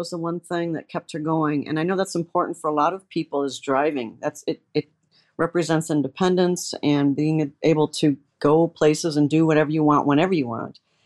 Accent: Detroit, Michigan, United States; I'm from the Detroit area originally and went to school in the suburb of Detroit. Decided I want a life change, so I left the state and lived out of state for 10 years. And then parents started getting older, so decided to come back to Michigan.

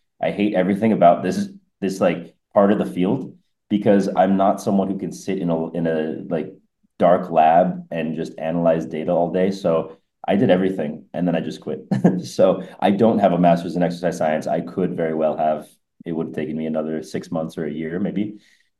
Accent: New Mexico, United States; moved away as an adult; now in Montreal, Canada; So I'm originally from New Mexico. So I got my degree in New Mexico. I moved to Montreal

